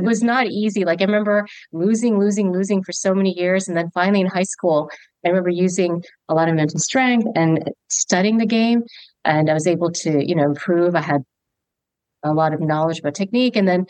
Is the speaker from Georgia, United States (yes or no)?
yes; Augusta, Georgia, United States; So I started tennis at age 8, and I grew up in Augusta, Georgia.